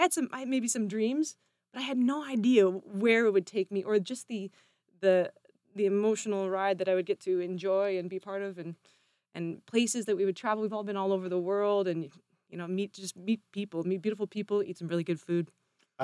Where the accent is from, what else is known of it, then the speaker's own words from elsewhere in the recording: Canada; which, you know, being a Canadian, I think I'm quite obsessed with it, actually.